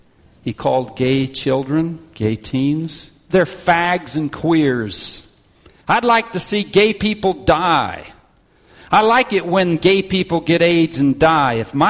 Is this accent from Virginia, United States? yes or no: no; Oregon, United States; Now, I'm from Oregon.